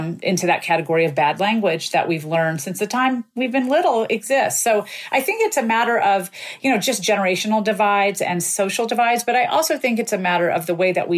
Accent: the South, United States; You know, I grew up in the South.

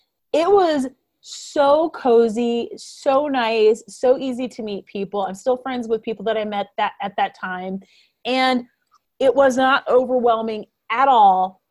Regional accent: Denver, Colorado, United States; The event will be held in Denver, Colorado, my hometown, in October.

